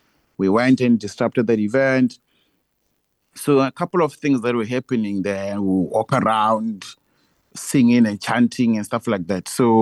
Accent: Limpopo, South Africa; I'm from Limpopo, very, very small village, from a very poor family.

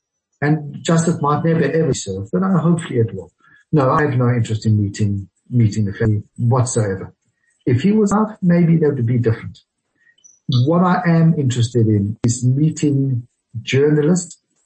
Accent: South Africa; now in Jerusalem, Israel; We both live in Jerusalem. We both work here. What's your issue? And I think a lot of that had to do growing up in South Africa.

